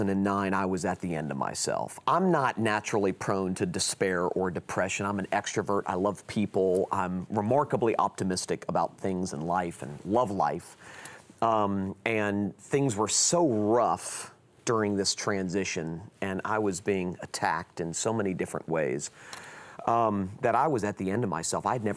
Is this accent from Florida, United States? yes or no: yes; Florida, United States; I had planted a church back home. I'm from South Florida.